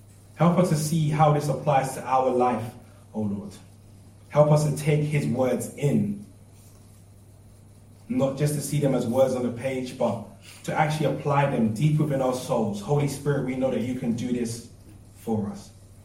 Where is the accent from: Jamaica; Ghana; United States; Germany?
Ghana; I'm from Ghana, so it's just innumerable in cedis.